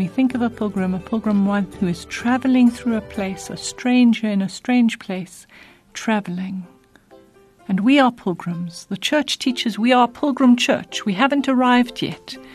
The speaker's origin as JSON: {"language": "English", "country": "South Africa", "said": "In a very real way, I might say I'm a South African, you might say I'm a South African, or I'm a Zulu, or I'm a Xhosa."}